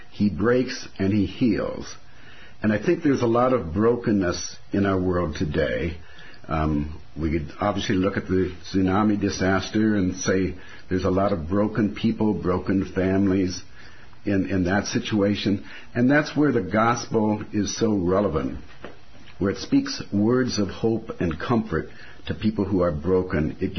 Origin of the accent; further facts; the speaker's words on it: Minnesota, United States; moved away; I grew up in Minnesota and moved to California quite a few years ago